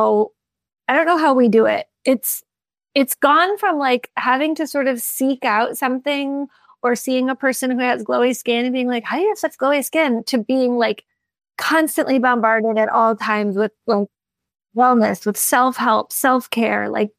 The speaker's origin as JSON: {"language": "English", "town": "Chicago", "region": "Illinois", "country": "United States", "lives_now": "Los Angeles, United States", "said": "So I come to Los Angeles from Chicago, and eventually I quit smoking."}